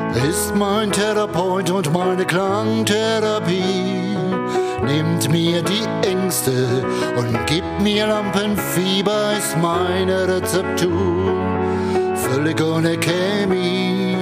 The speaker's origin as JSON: {"language": "German", "town": "Freiburg", "region": "Baden-Württemberg", "country": "Germany", "tie": "born or raised there", "said": "Ja, ich bin 1951 in Freiburg geboren, wohne jetzt allerdings ein bisschen außerhalb von Freiburg, ein kleines bisschen in die nördliche Richtung, bin aber noch Freiburger und mein hauptsächliches Leben spielt auch in Freiburg."}